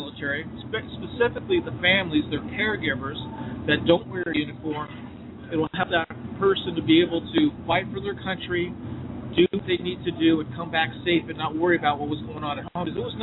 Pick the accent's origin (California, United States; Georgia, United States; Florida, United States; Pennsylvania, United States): California, United States; My home state, California, because of our population of being 37 million people, has more people that join the military than any other state